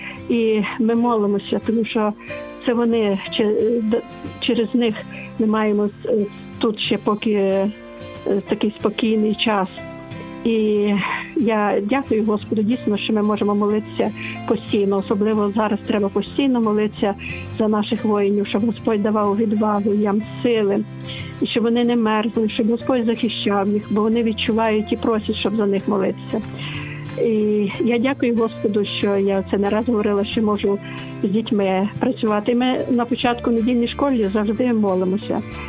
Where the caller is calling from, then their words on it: Lviv, Lviv Oblast, Ukraine; Я зі Львова